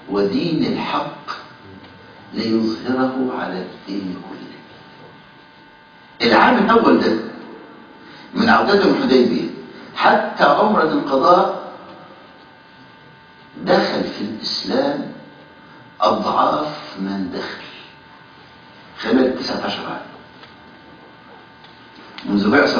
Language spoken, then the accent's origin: Arabic; Egypt; يعني أذكر عندنا في مصر